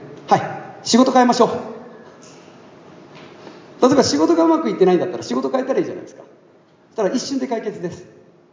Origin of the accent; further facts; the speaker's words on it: Osaka, Japan; born there; also born or lived in Fukuoka / Kagoshima / Okinawa / Ehime; 僕今までの人生では引っ越しか、俺引っ越し何回したんだろう。大阪生まれの福岡、鹿児島、沖縄、もう一回福岡、四国の愛媛、東京、埼玉、群馬、山形、宮城、青森、宮城、東京、東京の中で2回引っ越し、ちょっと何回か忘れましたけど、まあ20〜30回。